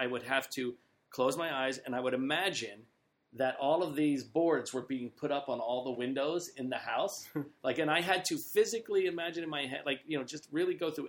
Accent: New Jersey, United States; I grew up in New Jersey, okay, and I was terrified of Bigfoot.

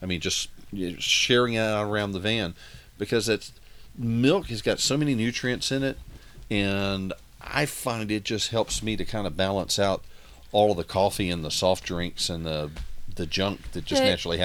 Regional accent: the South, United States; Pimento cheese is a favorite of ours. And we're from the South.

